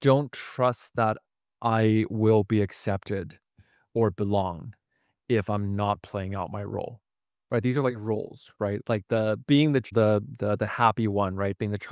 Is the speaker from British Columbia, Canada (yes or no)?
yes; Vancouver, British Columbia, Canada; So where I'm like, oh, I'm from Vancouver.